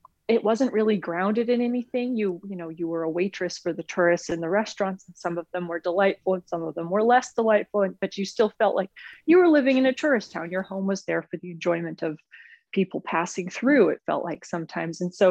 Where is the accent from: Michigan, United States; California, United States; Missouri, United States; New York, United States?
California, United States; Bishop; also born or lived in Minnesota; I live in Bishop now, I live in my hometown, and it was a difficult homecoming.